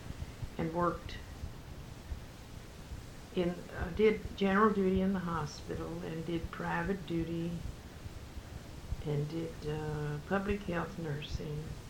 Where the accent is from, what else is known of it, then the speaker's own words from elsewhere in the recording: Louisville, Kentucky, United States; When I was born in Jefferson County in the Highlands, and I went to the Louisville Normal School, which then had 8th grades. I graduated from there. And at that time, my family moved to Fern Creek. I went to Fern Creek High School for 2 years